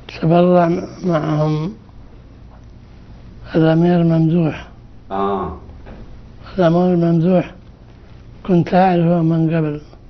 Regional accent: Mecca, Makkah Province, Saudi Arabia; احنا من مكة.

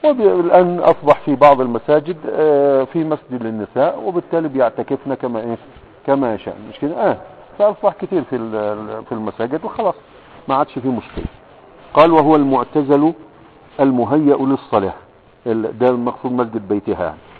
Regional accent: Egypt; زي عندنا في مصر البدوي والغيرها

